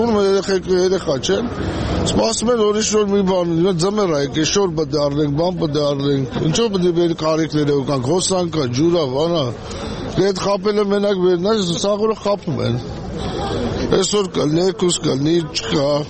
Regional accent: Armenia; born there; ես Հայաստանի Հանրապետությունում եմ ծնվել։

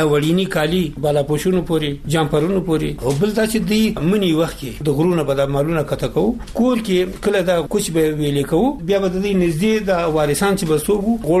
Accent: Nuristan, Afghanistan; مونږ د نورستان یو

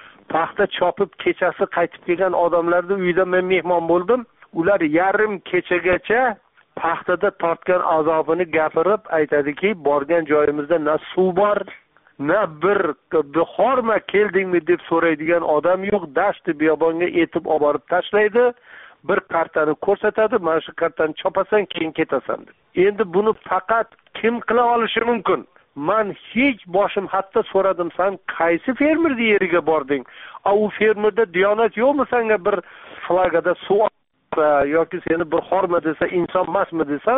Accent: Jizzakh Region, Uzbekistan; Shu yil yoz oyida men o'zim tug'ilib o'sgan Jizzax tumanini Malgizor tog' etaklarida o'zim bolaligim o'tgan, o'zim tug'ilgan qishloqlarda ancha vaqt yurishimga to'g'ri keldi.

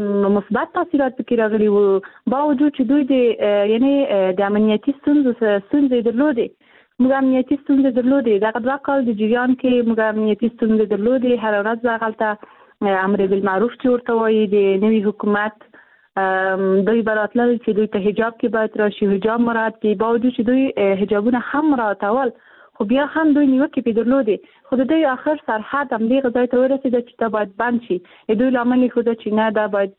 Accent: Afghanistan; born there; زه په افغانستان کې پیدا شوی یم زه د افغانستان یو جلی یم

